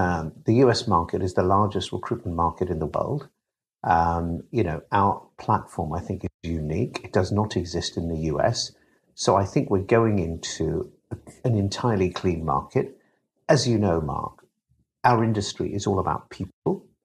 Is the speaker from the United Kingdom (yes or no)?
yes; United Kingdom; But I'm British, remember